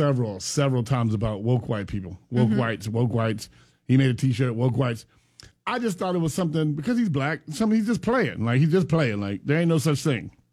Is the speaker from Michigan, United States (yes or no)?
no; Pahokee, Florida, United States; And I was raised in Pahokee.